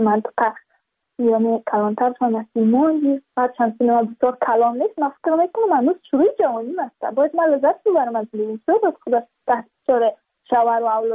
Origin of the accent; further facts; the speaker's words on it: Badakhshan, Afghanistan; ما از بدخشان هستیم، یعنی منطقه دور دست است